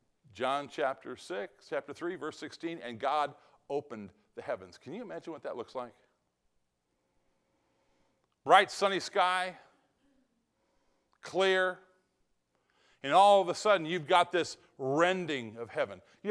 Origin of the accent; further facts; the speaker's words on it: California, United States; I'm from California. I know what earthquakes are like.